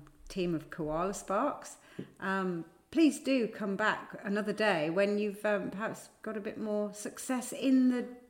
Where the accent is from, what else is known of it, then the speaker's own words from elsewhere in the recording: North East England, United Kingdom; I'm from the Northeast